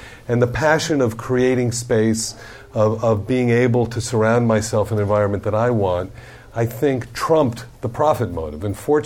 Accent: Miami, Florida, United States; And when I left, I'm from Miami, and I left and I came back

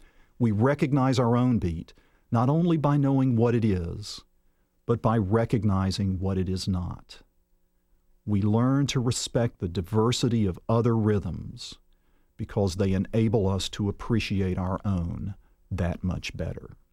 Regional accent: Atlanta, Georgia, United States; It happened in my hometown of Atlanta with the Olympics a decade ago.

